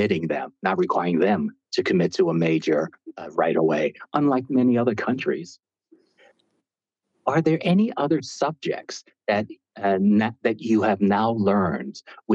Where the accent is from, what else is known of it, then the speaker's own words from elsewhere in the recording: New York, United States; I'm myself from New York.